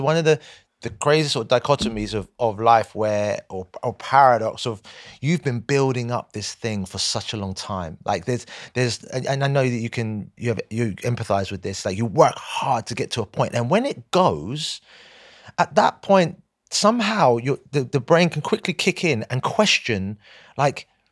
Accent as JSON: {"language": "English", "town": "Southampton", "region": "South East England", "country": "United Kingdom", "said": "I'm from Southampton, and it's always in my heart."}